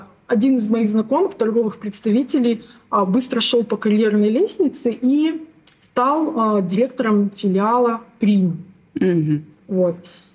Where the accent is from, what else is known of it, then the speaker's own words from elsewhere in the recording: Karaganda, Karaganda Region, Kazakhstan; born there; Ну, повторюсь еще раз, я родилась в Караганде.